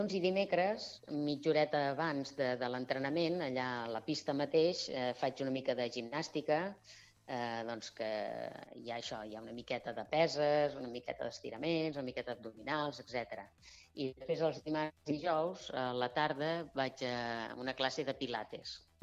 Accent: El Vendrell, Catalonia, Spain; Perquè jo sóc i visc del Vendrell

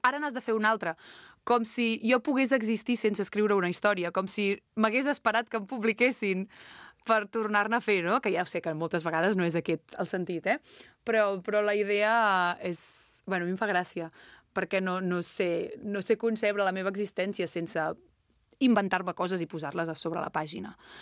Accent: Sant Llorenç del Penedès, Catalonia, Spain; un dels agraïments és el meu poble Llorenç del Penedès, perquè som així també, ja ho sabem.

